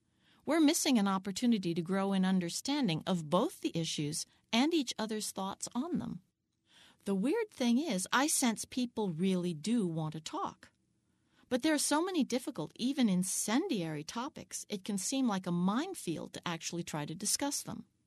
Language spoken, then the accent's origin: English; Vermont, United States; eople find out I'm from Vermont, often the first thing they ask is if I think Bernie can win.